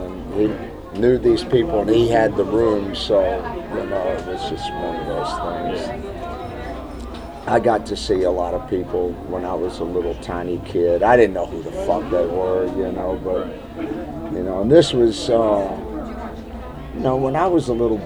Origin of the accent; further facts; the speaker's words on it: Texas, United States; it's because I'm from Texas.